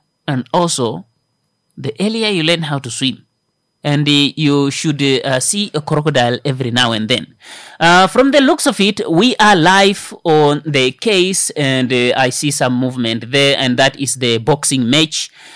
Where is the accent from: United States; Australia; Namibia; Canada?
Namibia; Kavango East; I'm from Kavango East.